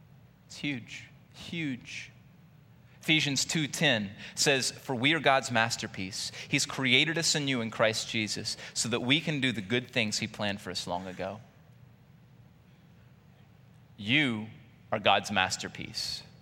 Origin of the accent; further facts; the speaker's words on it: Louisiana, United States; you grew up in Cajun land, I grew up more Cajun land than Lake Charles.